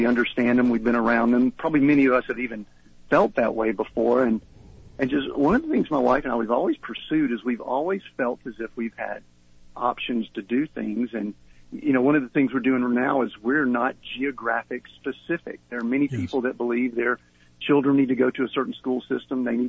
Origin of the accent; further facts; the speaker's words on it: Georgia, United States; I grew up in Georgia, a small town just outside of Atlanta, and we pretty much lived in that geographic area. I had family in Mississippi.